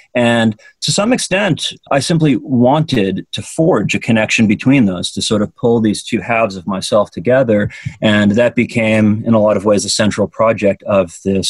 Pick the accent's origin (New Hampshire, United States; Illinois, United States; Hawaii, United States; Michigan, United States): New Hampshire, United States; now in Tennessee, United States; I grew up in New Hampshire, so I kind of always was accustomed to the sight of mountains, and it was very welcoming here in Tennessee to see something very similar